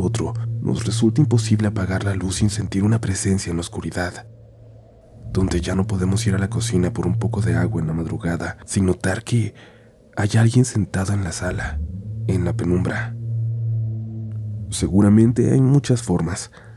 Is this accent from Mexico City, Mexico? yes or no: no; Guadalajara, Jalisco, Mexico; Guadalajara, ciudad de donde soy originaria y en la que siempre he vivido